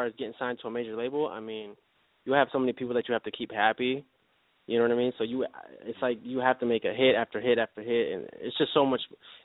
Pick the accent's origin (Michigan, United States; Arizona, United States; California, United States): Michigan, United States; Detroit; I'm in Michigan. I'm from the Detroit area.